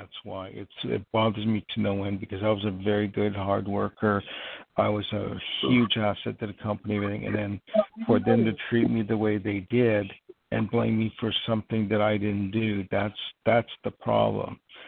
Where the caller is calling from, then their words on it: New York, United States; I'm calling from New York.